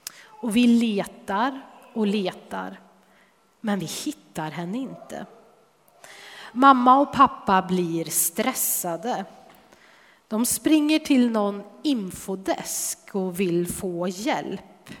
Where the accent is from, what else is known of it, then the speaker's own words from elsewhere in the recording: Årjäng, Värmland, Sweden; I Årjäng där vi växte upp fanns inte en enda rulltrappa